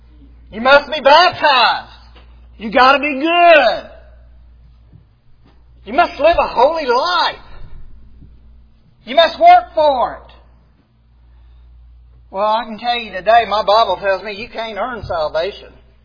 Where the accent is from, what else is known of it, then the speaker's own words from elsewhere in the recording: Arkansas, United States; Now, we're from Arkansas.